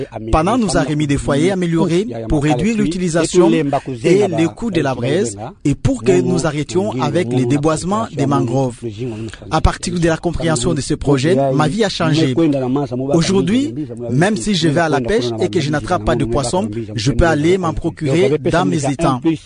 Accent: Muanda, Kongo Central, DR Congo; Je suis né et j'ai grandi ici à Mwanda depuis presque 58 ans.

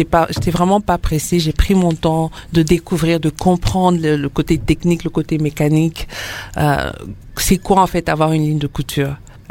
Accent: DR Congo; j'ai grandi au Congo

